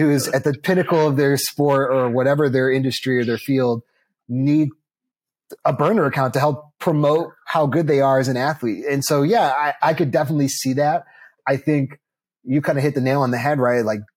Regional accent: Chicago, Illinois, United States; And on the flip side, I'm from Chicago.

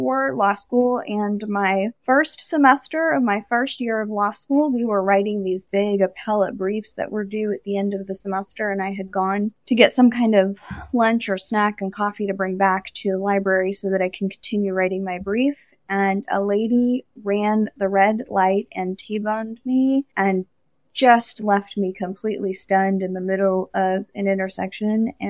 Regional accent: New Jersey, United States; born there; English is a second language; also born or lived in Pennsylvania / New York; I was born in the great state of New Jersey and spent some time in New Jersey and Pennsylvania and New York before I became a Floridian, and I haven't looked back.

